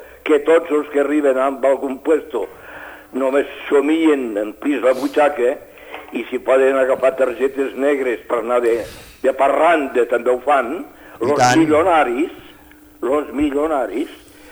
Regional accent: Catalonia, Spain; Catalans, tenim l'obligació de demostrar que som catalans

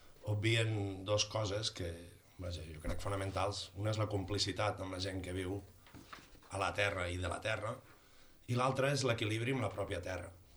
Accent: Els Guiamets, Catalonia, Spain; Nosaltres que som de Guiamets, quan pugem

